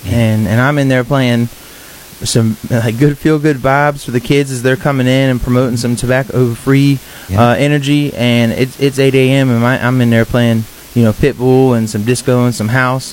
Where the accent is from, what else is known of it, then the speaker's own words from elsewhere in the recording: Keyser, West Virginia, United States; now in Charleston, United States; So I'm originally from Kaiser, West Virginia, Eastern Panhandle. Did my college years living in Beckley, West Virginia.